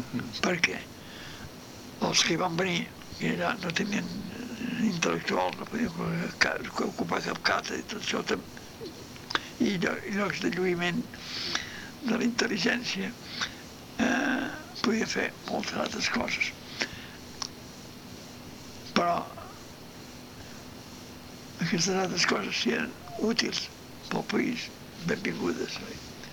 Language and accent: Catalan; Catalonia, Spain; now in Mexico; I aquí, coi, els catalans pues, no són feliços, si ens poden anar de baixa d'una cosa o altra.